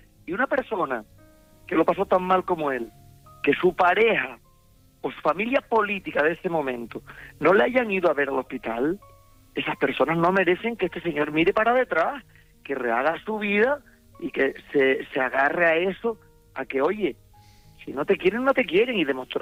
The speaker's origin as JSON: {"language": "Spanish", "town": "Barlovento", "region": "Canary Islands", "country": "Spain", "said": "vivía en el coche desde Santa Cruz de La Palma, yo soy del norte, de Barlovento"}